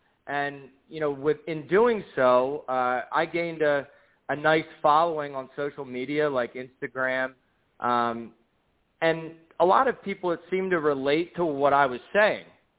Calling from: New York City, New York, United States; I'm calling from New York City.

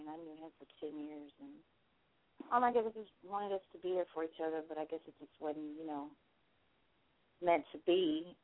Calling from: Texas, United States; I'm calling from Texas.

